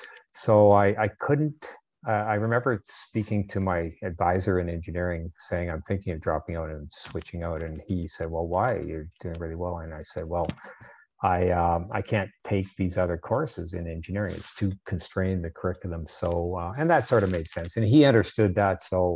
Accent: Windsor, Ontario, Canada; I grew up in a place called Windsor, Ontario, which is sort of west of Toronto, smaller town. And I lived there till I was about 8 years old.

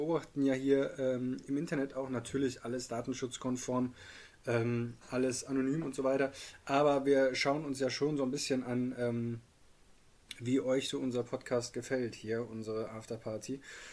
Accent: Bielefeld, North Rhine-Westphalia, Germany; Liebe Grüße aus Bielefeld. Ich bin ja Bielefelder. Also liebe Grüße aus Bielefeld.

